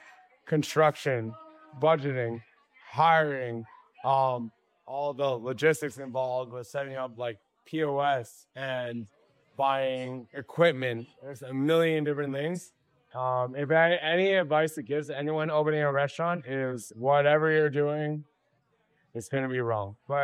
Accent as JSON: {"language": "English", "town": "Queens", "region": "New York", "country": "United States", "tie": "born or raised there", "said": "I am born and raised in Queens."}